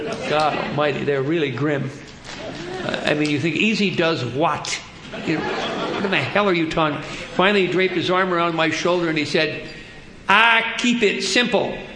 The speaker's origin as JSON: {"language": "English", "region": "New Jersey", "country": "United States", "said": "I'm Irish and I'm Catholic. That's funny. And I'm from New Jersey."}